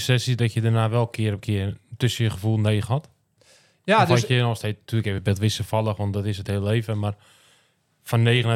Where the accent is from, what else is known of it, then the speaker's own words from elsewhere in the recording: North Holland, Netherlands; ik kom uit West-Friesland, Noord-Holland. Ze zijn wel best wel nuchter volkje.